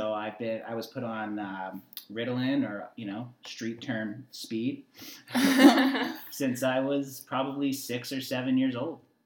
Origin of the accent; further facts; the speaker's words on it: British Columbia, Canada; also born or lived in Mississauga; parents brought me here when I was 2. Grew up in BC. BC is one of the most beautiful places. I think most people that were born here take it for granted.